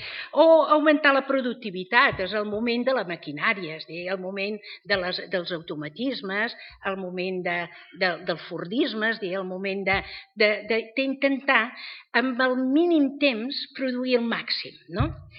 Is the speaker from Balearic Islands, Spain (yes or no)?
yes; Menorca, Balearic Islands, Spain; Jo a Menorca, perquè sóc de Menorca, com hem dit